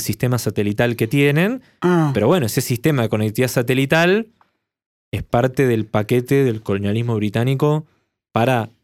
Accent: Argentina; somos los argentinos y las argentinas del continente.

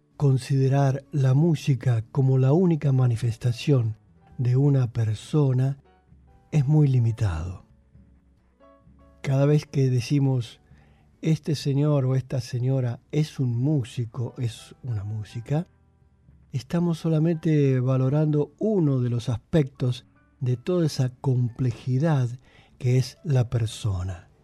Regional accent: San Nicolás de los Arroyos, Buenos Aires Province, Argentina; now in Italy; Yo empecé a los 14 años tocando cumbia en los bailes de mi ciudad natal, que es San Nicolás de los Arroyos.

